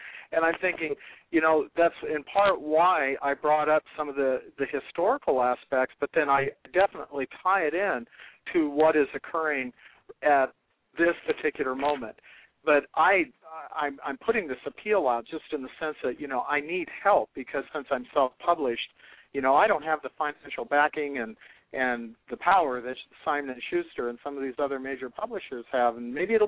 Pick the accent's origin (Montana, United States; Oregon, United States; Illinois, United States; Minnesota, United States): Montana, United States; Great Falls; And I'm from Great Falls, Montana, where we have nuclear missiles, that are ready to and poised and ready to be fired to defend this country if we're ever attacked.